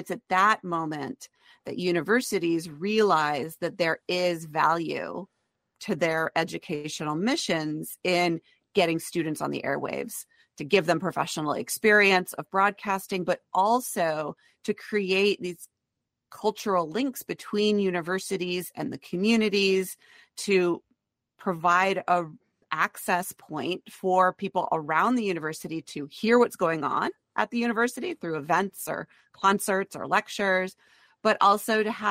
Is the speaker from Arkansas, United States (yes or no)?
no; Vermont, United States; I'm from Vermont